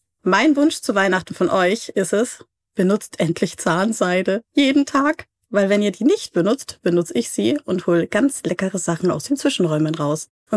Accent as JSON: {"language": "German", "town": "Munich", "region": "Bavaria", "country": "Germany", "said": "Ich bin Münchner Kindl"}